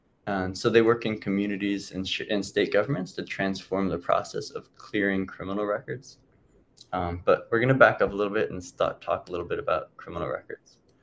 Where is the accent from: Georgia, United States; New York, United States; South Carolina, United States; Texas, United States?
Georgia, United States; I grew up in Georgia.